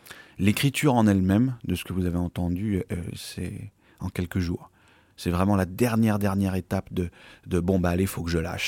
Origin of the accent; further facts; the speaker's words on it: Occitanie, France; je viens du Gévaudan. … sont du Gévaudan depuis toujours. Enfin, ça s'appelle la Lozère maintenant, mais c'est le Gévaudan.